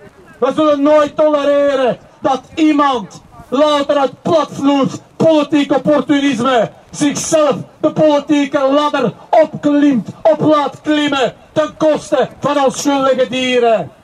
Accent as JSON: {"language": "Dutch", "country": "Belgium", "said": "met mensen uit België, zoals jullie aan mijn tongval wel kunnen horen"}